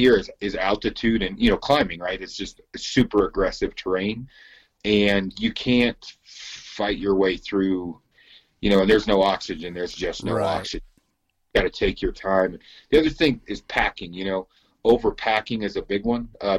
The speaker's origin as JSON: {"language": "English", "region": "Oregon", "country": "United States", "said": "coming from, you know, a decent idea of your background, because I'm from Oregon, you're not glassing a lot."}